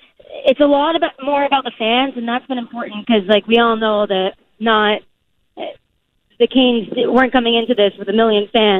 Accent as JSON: {"language": "English", "town": "Boston", "region": "Massachusetts", "country": "United States", "said": "obviously, I'm coming from Boston, and I just can say that it's completely different."}